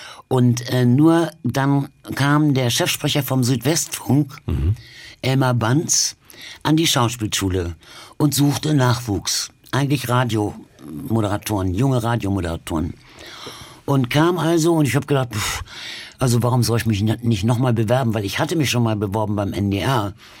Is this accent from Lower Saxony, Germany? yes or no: no; Berlin, Germany; born there; Ich bin ja 43 geboren und in Berlin, und das hätte durchaus möglich sein können.